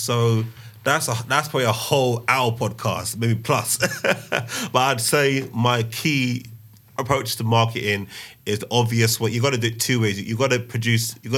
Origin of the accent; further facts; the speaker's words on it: Nigeria; And obviously Nigeria, my hometown.